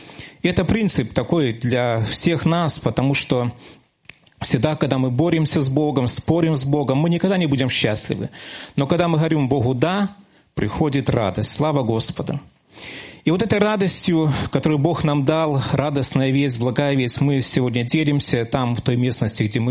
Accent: Brest Region, Belarus; born there; moved away as an adult; now in Gomel, Belarus; Но я сам родился в Брестской области, Ляховицкий район. Покаялся в Барановичах, потом был в церкви в Ляховичах, и в 95-м году я переехал в Гомель миссионером.

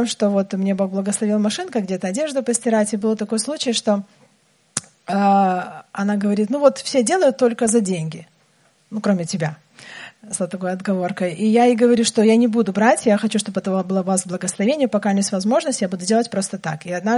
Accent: Belarus; now in Komi, Russia; я сама из Беларуси. Последние 4 года до отъезда в Коми жила в Минске

